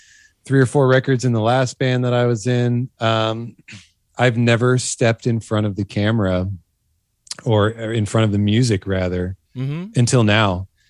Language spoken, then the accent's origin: English; Florida, United States; also born or lived in New York City; now in Austin, United States; So yeah, certainly moving to Austin, and I was born and raised in Florida, which is the Sunshine State.